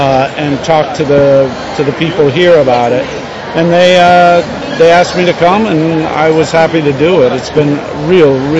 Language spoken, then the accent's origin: English; Northeast, United States; now in Los Angeles, United States; went out to Los Angeles because I grew up in the Northeast and I needed to get warm.